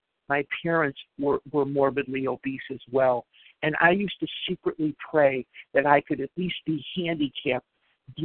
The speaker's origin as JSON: {"language": "English", "town": "Chicago", "region": "Illinois", "country": "United States", "tie": "born or raised there", "said": "And I grew up in Chicago, and these men and women would find each other"}